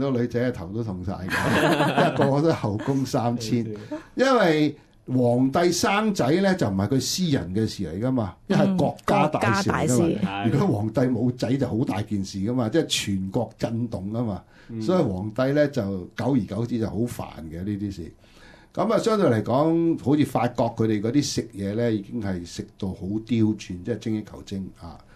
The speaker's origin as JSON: {"language": "Cantonese", "region": "Shanghai", "country": "China", "said": "因为我哋上海人中意食嗰啲嘢"}